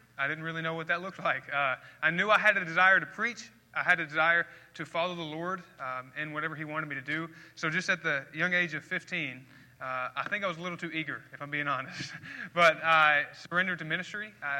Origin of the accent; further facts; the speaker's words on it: Bismarck, Arkansas, United States; I grew up in Arkansas, near Hot Springs, Bismarck, Arkansas, very small town, in a missionary Baptist church.